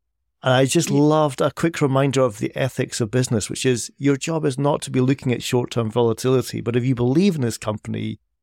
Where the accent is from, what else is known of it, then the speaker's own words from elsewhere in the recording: Edinburgh, Scotland, United Kingdom; I always remember meeting him in Edinburgh, my hometown, and you know, caught up with him in Broughton Street.